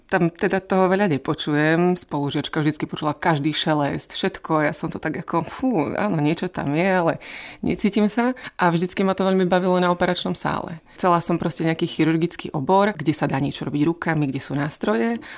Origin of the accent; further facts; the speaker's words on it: Humenné, Prešov Region, Slovakia; born there; moved away as an adult; now in Czech Republic; Narodila som sa v Humennom, to je na východnom Slovensku, takže je to ďaleko odtiaľto, ale študovala som v Olomouci univerzitu, tam som spoznala svojho manžela a tak sme už zostali tu v Českej republike a vlastne tu aj s vysokou školou žijem už nejakých 19 rokov